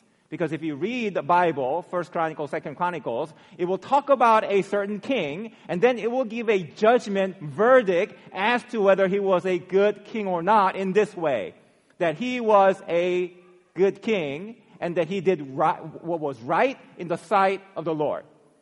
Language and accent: English; South Korea; I grew up in South Korea where we had to constantly worry about being invaded by the North Koreans.